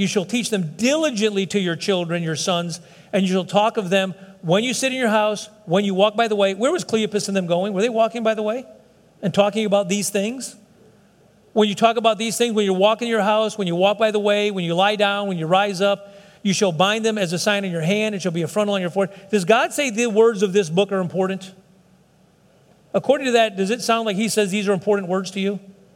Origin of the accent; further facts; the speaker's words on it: Joliet, Illinois, United States; I was born in Joliet. I'm from Joliet.